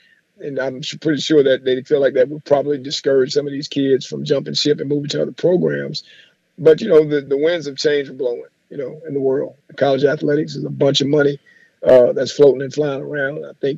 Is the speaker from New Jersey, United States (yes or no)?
no; Louisiana, United States; obviously I'm a Louisiana guy. I grew up in the North Louisiana area.